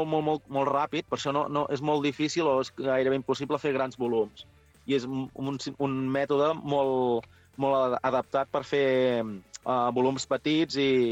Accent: Olèrdola, Catalonia, Spain; jo sóc d'Olèrdola

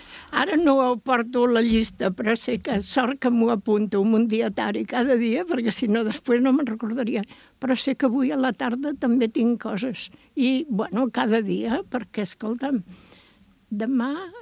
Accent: Barcelona, Catalonia, Spain; jo de petita vinc al Poblenou i de petita ja em van portar a Sant Elies

